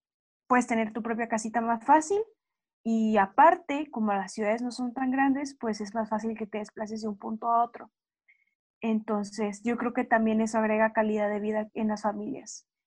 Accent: Chihuahua, Mexico; a comparación de donde yo vengo, de Chihuahua

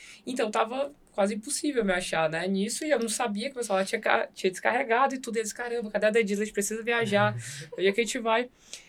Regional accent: Piauí, Brazil; moved away as an adult; now in São Paulo, Brazil; Sou uma piauiense de 31 anos, morando há 10 anos aqui em São Paulo.

